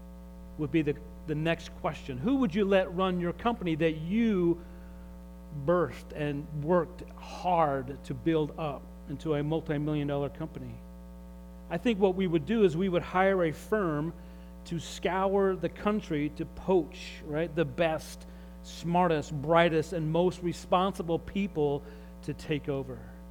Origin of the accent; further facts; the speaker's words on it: Utah, United States; as a kid growing up in Utah, some of you have no idea, that's a state here in the United States.